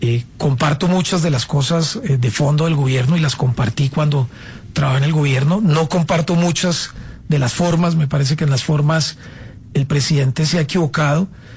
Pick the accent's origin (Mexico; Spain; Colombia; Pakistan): Colombia; y yo, pues, como colombiano siempre priorizaré mi país, la patria